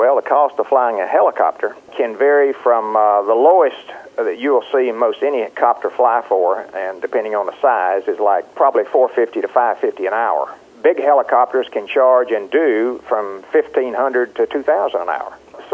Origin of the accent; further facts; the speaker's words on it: Florida, United States; when I was growing up in Florida and working in citrus